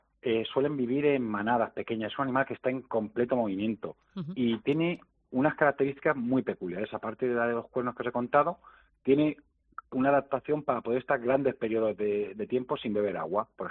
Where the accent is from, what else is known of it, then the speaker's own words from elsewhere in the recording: Albacete, Castilla-La Mancha, Spain; yo soy de Albacete. Yo cuando vine aquí a trabajar al zoo